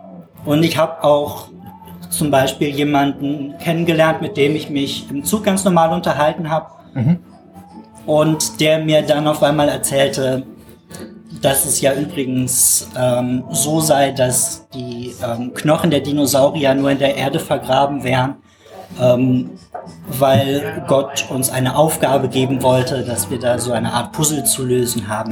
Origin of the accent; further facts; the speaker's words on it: Rhineland, Germany; Ich muss allerdings dazu sagen, eigentlich bin ich Rheinländer und darum ganz harmlos.